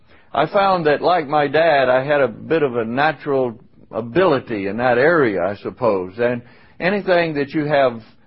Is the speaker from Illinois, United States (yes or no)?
no; Oxford, Mississippi, United States; born there; I was born in Oxford, Mississippi, to … I had two sisters come along later in our family.